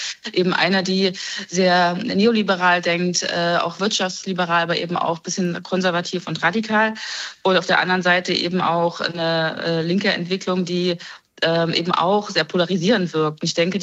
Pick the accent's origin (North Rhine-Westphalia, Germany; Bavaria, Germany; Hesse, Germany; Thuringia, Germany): Thuringia, Germany; ich komme aus Thüringen